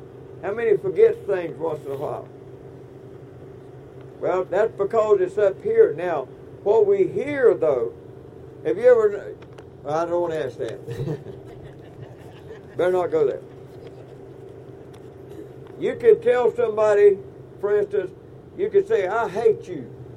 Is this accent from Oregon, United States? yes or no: no; Georgia, United States; I'm from South Georgia. We didn't talk like that.